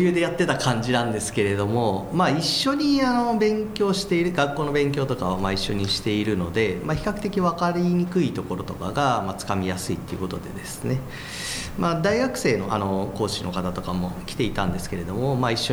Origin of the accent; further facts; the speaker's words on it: Nerima, Tokyo, Japan; 自分自身は東京でして、両親は京都出身なんですけれども、はい、ずっと東京ですね。